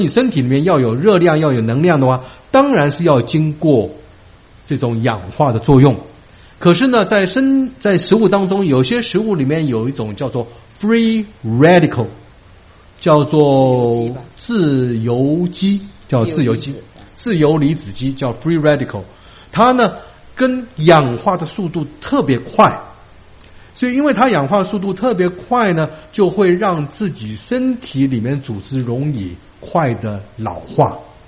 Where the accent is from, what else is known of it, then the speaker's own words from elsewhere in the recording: China; 说我们中国人西红柿炒蛋就是很好来吸收番茄里面的胡萝卜素的这种做的方法。